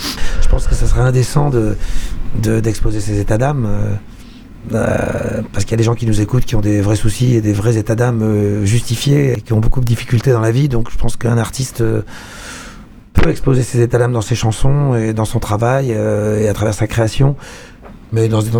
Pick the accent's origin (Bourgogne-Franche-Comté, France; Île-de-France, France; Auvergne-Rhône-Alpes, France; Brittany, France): Île-de-France, France; Argenteuil; also born or lived in Paris / Algeria; Moi, je suis né en Algérie et j'ai grandi à Argenteuil et à Paris.